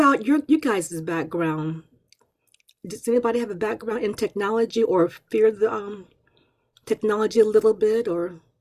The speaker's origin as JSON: {"language": "English", "region": "Alabama", "country": "United States", "said": "I'm originally from Alabama"}